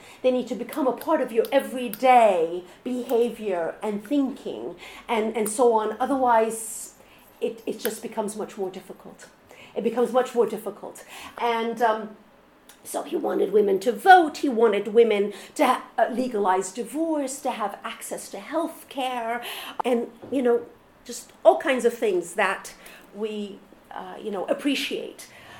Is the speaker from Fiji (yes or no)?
no; Egypt; now in United States; I'm originally from Egypt, so I'm putting my cards on the table here.